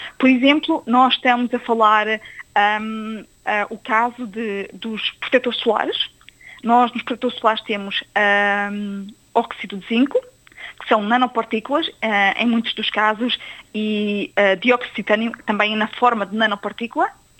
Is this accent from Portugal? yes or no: yes; Portugal; now in Australia; Eu sou portuguesa, sou de Portugal